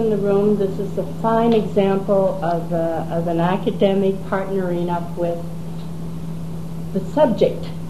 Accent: Nova Scotia, Canada; born there; I was born in Nova Scotia.

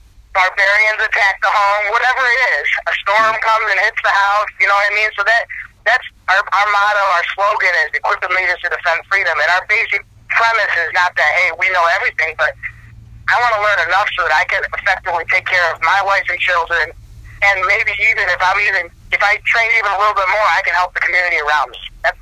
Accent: United States; but I'm definitely an American, I love America

